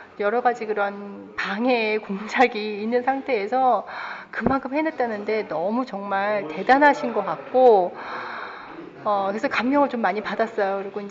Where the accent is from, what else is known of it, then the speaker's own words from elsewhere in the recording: South Korea; 한국 사람으로서 이 중국의 문화를 이해한다는 것 자체가 굉장히 힘들었어요.